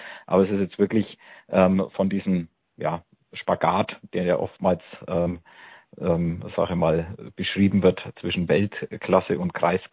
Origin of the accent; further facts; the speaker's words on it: Nuremberg, Bavaria, Germany; Er spielt im Amateurfußballmilieu hier in Nürnberg, wo ich herkomme.